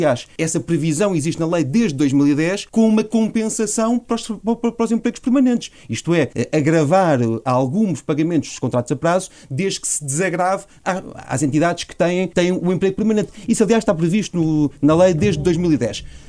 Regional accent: Portugal; fico sinceramente preocupado enquanto português

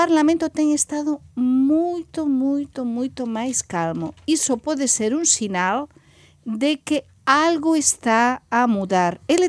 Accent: La Rioja, Spain; Portuguese is a second language; Eu sou da Rioja

